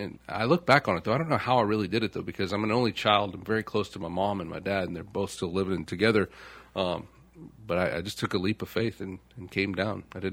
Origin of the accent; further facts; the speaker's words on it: Louisville, Kentucky, United States; now in Baton Rouge, United States; And you know, growing up in Louisville, we had 25 different neighborhoods. Here I can name maybe five, but you can basically, unfortunately, narrow them all down to either North Baton Rouge or South Baton Rouge.